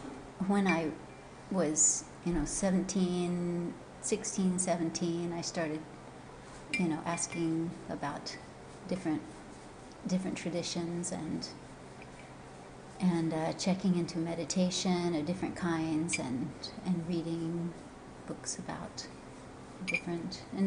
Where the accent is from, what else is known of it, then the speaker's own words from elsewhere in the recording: Kansas, United States; From southeast Kansas. Grew up in a little town, and my dad was the local doctor